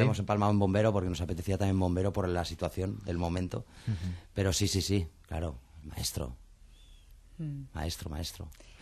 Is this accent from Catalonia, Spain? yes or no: yes; Barcelona, Catalonia, Spain; siempre que venimos a Madrid, nosotros que venimos de Barcelona con la furgo